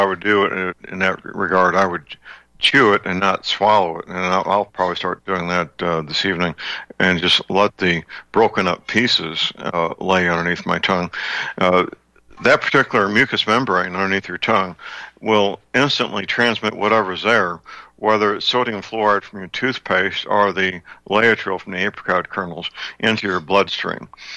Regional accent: St. Louis, Missouri, United States; but one of them is in my hometown, St. Louis, Missouri, and they manufacture laetrile there

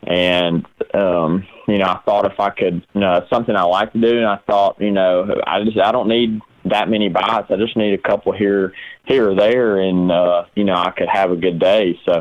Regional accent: Alabama, United States; I mean, I'm a guy from Alabama.

